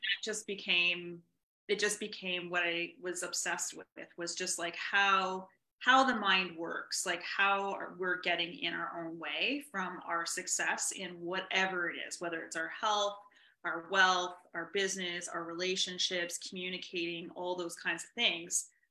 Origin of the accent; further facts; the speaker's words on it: Canada; I'm in Canada. So yeah, we're both from Canada.